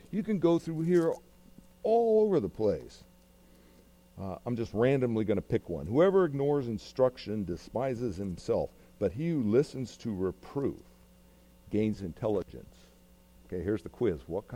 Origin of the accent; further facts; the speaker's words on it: California, United States; I'm from California, so I really can't think of anything to say.